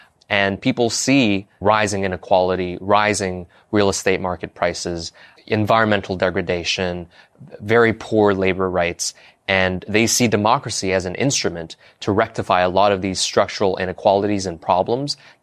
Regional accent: Hong Kong; now in United States; Hong Kong is home for me. I was born and raised in Hong Kong, spent most of my life there until I came to the U.S. Now to be in university.

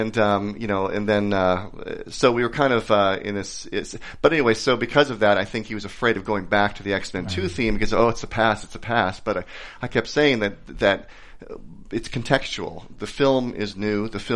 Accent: San Jose, California, United States; because I grew up in San Jose.

